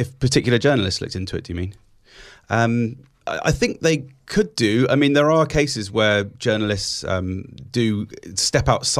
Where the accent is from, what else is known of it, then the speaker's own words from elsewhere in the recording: United Kingdom; It's just that, you know, we're British, so we're kind of responsible for what the British government do.